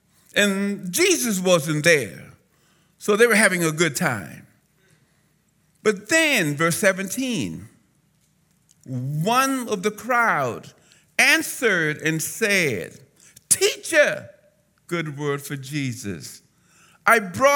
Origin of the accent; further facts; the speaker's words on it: Charleston, South Carolina, United States; I'm from Charleston, South Carolina. Right. So, you may hear an accent that'll come out, like the people from the island, man. That's just the way we talk.